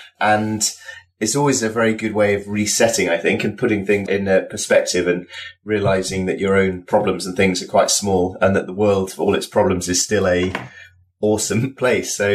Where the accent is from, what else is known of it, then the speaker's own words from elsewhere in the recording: Yorkshire and the Humber, United Kingdom; I'm from Yorkshire, which is up in the north of England.